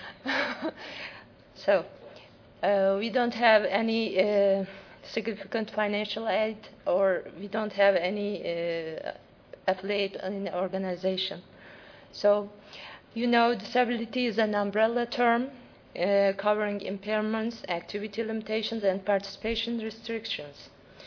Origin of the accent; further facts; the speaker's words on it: Turkey; Hello, I'm from Turkey, far from here.